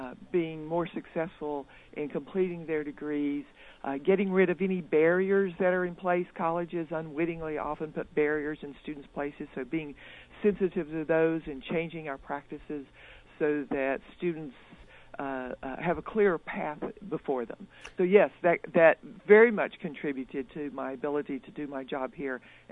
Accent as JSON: {"language": "English", "region": "North Carolina", "country": "United States", "tie": "born or raised there", "also_born_or_lived": "Wyoming", "said": "I grew up in Western North Carolina, but I taught in Wyoming, where I finished my undergraduate degree."}